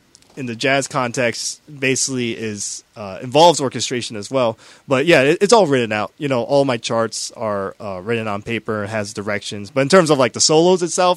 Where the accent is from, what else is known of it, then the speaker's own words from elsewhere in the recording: United States; born there; I mean, you know, I was born here in America, and I went through the school system where there was jazz band and stuff like that, right?